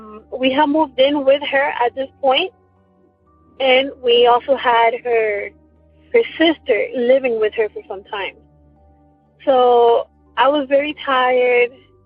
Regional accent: Miami, Florida, United States; I am from Miami, Florida

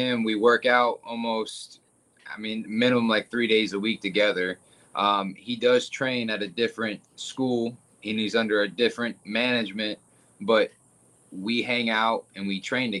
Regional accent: Oldsmar, Florida, United States; Born and raised here in Oldsmar, Florida.

